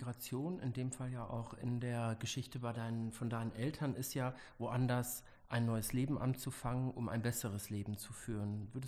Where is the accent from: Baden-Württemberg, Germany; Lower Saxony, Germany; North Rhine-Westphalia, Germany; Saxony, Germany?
North Rhine-Westphalia, Germany; Bochum; Also ich komme aus Bochum